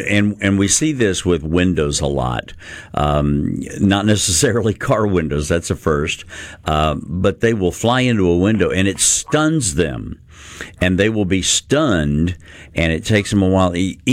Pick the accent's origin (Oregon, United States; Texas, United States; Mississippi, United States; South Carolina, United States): Mississippi, United States; My grandfather, I grew up down on the Mississippi coast.